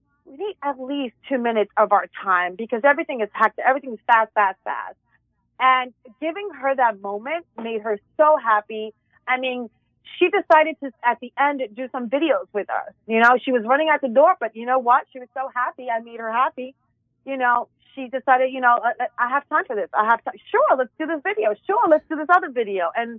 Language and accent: English; New York, United States; I'm in LA time. I'm a New Yorker.